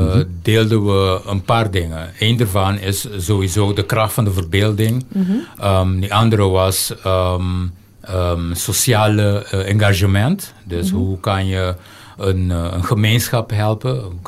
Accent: Curaçao; born there; Ik ben sowieso op Curaçao geboren.

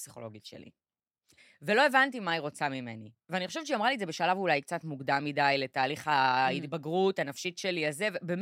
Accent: Krayot, Haifa District, Israel; היא הייתה בכלל חיפאית, אנחנו מהקריות

